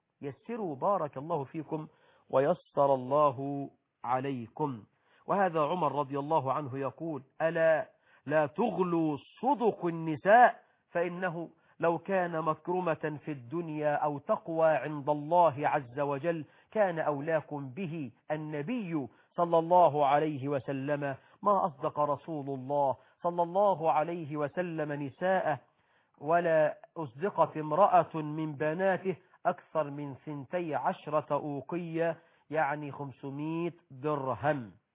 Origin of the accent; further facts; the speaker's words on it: Egypt; عندنا في مصر 12 مليون بنت عانس عدت 35 سنه بسبب هذه العقول الجامده.